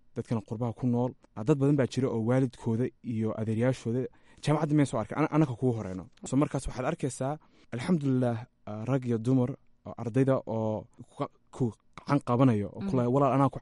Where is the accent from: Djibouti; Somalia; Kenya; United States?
United States; Columbus, Ohio; hadda Columbus baan ku soo barbaaray Columbus bereerkii degan yihiin